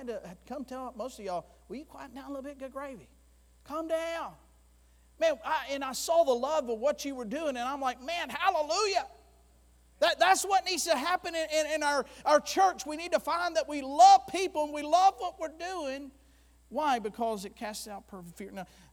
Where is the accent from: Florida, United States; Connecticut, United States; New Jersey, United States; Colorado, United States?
Florida, United States; I'm from Florida, and it's so funny when they announce